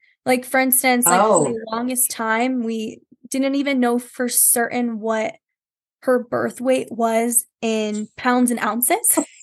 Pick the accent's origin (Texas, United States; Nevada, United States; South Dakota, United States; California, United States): South Dakota, United States; that's when I moved back to my hometown here in South Dakota